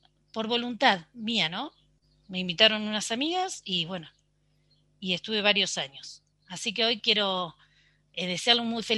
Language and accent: Spanish; Coronel Pringles, Buenos Aires Province, Argentina; born there; yo nací en Coronel Pringles, tengo 41 años